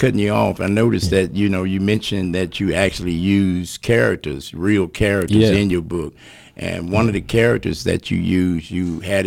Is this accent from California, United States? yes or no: yes; Oakland, California, United States; these are people that I knew when I was growing up in the Bay Area of Oakland, California.